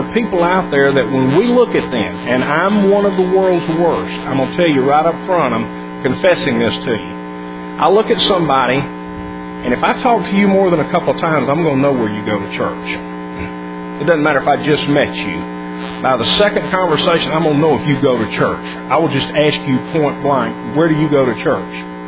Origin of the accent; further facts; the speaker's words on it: Alabama, United States; I grew up in Alabama. And I grew up in an area that had lots of Churches of Christ.